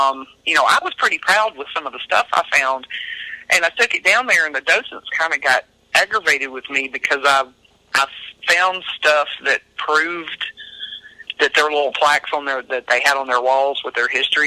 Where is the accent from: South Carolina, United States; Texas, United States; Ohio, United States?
South Carolina, United States; Cowpens; born there; See, I was born in Cowpens, South Carolina, so this is kind of where this was taking place when I was doing the research.